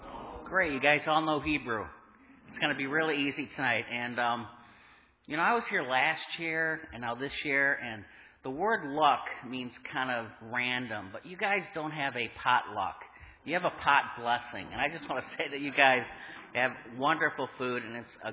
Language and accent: English; Florida, United States; I'm from South Florida.